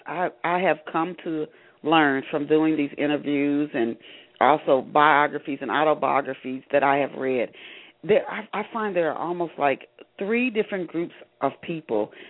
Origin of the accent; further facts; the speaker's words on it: Ohio, United States; Today's guest is a native of Ohio, my home state.